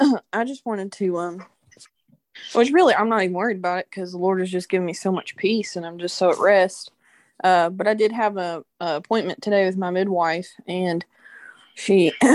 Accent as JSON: {"language": "English", "region": "the South", "country": "United States", "said": "She told me to lay off the sweet tea, and as a Southerner, that's just offensive."}